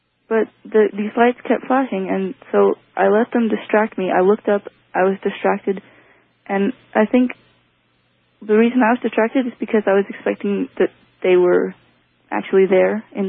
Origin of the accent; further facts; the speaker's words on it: Washington, United States; I'm from Washington State.